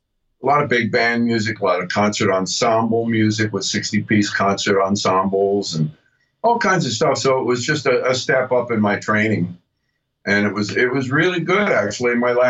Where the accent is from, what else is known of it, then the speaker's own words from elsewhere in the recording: Lehigh, Pennsylvania, United States; I worked in a factory in my hometown, ladling molten metal around and then playing on a gig here and there. But there wasn't much music in Lehigh, Pennsylvania, as you can imagine.